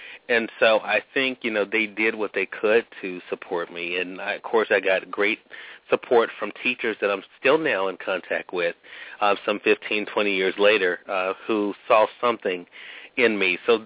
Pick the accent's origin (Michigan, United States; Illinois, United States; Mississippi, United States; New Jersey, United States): Mississippi, United States; Actually, Mississippi, where I've moved back to now. Actually grew up in Mississippi.